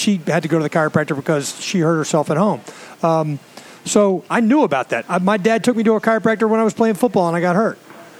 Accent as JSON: {"language": "English", "region": "Maryland", "country": "United States", "tie": "born or raised there", "said": "But we always grew up calling it Lock Raven, growing up."}